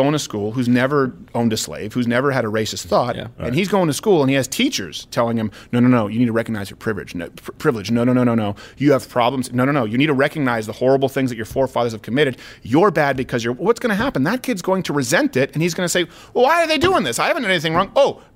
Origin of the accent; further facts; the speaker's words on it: Montreal, Quebec, Canada; I grew up in Montreal, and our school did not have a lot of black kids.